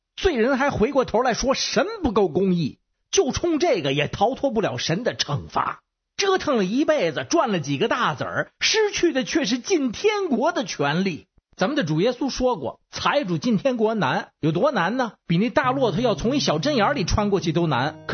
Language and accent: Chinese; Beijing, China; 我是北京的